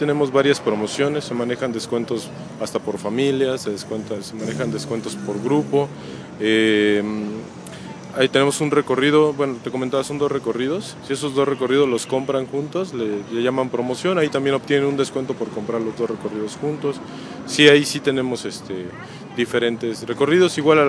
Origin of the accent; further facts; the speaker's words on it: Querétaro, Mexico; queretanos, vale la pena que lo hagan, porque, bueno, inclusive somos de acá y no conocemos todo